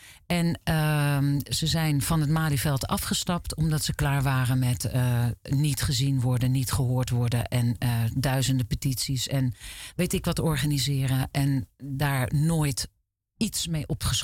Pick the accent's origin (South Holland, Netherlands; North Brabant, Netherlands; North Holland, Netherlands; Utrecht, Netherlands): Utrecht, Netherlands; Ik kom daar... Eigenlijk al sinds mijn vroegste jeugd. Ik ben opgegroeid in Barendsoest.